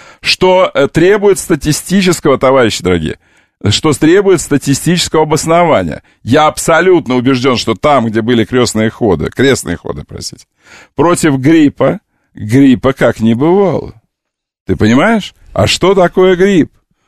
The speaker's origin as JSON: {"language": "Russian", "country": "Ukraine", "said": "Мне можно ругать украинцев, потому что я украинец."}